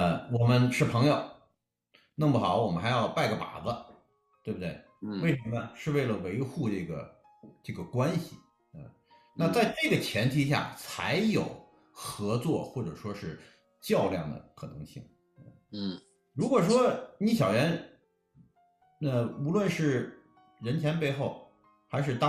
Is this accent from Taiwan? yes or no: no; China; 就是我们都是中国人，我们很清楚哈